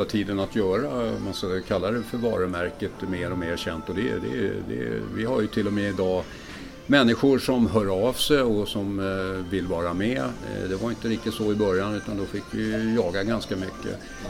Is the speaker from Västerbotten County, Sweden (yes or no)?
no; Stockholm, Stockholm County, Sweden; om jag går tillbaka till min uppväxt här i Stockholm